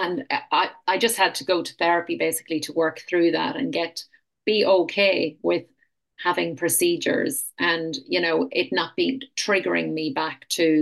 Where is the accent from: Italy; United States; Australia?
Australia; Queensland; Well, I'm from the Sunshine Coast, and there's some beautiful hinterland up here.